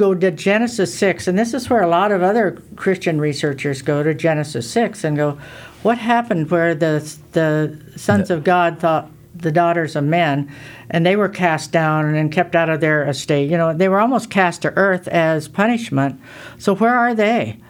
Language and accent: English; Iowa, United States; I mean, you know, I'm from Iowa. I'm real simple like this.